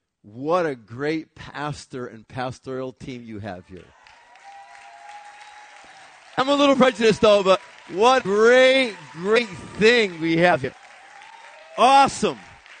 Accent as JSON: {"language": "English", "region": "Connecticut", "country": "United States", "lives_now": "Leesburg, United States", "said": "I said, well, we're really from Connecticut, and that's the church that we moved off from."}